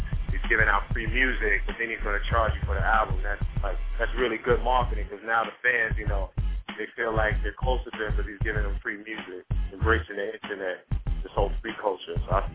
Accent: Far Rockaway, New York, United States; I'm from Far Rock, Queens. Been in Far Rock my whole life, you know, so my music is like embedded in that, you know.

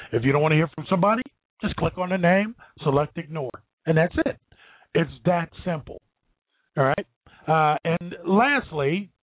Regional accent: Ohio, United States; from Central Ohio.

